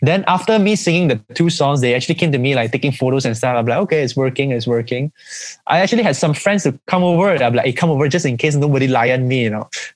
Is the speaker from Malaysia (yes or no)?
yes; Malaysia; they realized I'm Malaysian and they wanted a bit more. They wanted me more. So I was back in Malaysia already.